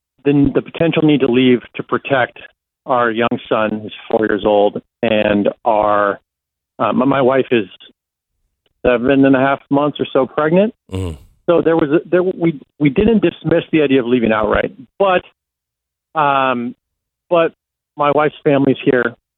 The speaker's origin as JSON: {"language": "English", "country": "United States", "tie": "born or raised there", "moved": "as an adult", "lives_now": "Israel", "said": "I'm an American Jew. My father is Jewish and I grew up in the U.S. and I moved here about a decade ago to report."}